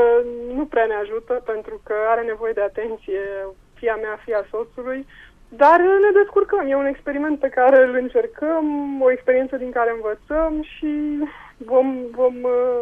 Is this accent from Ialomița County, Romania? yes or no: yes; Ialomița County, Romania; Nu suntem din zonă. Nu, soțul este din Maramureș și eu sunt din Ialomița.